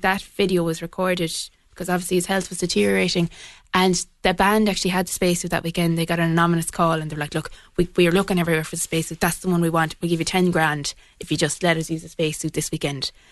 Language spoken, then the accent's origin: English; County Clare, Ireland; I'm from County Clare.